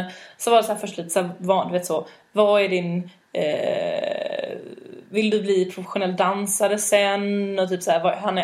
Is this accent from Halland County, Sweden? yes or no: no; Malmö, Skåne, Sweden; jag är också från Malmö.